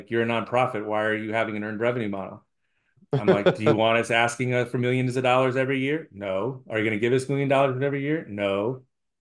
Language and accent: English; Texas, United States; born there; I was born in West Texas, and so I got shipped out to West Texas every summer.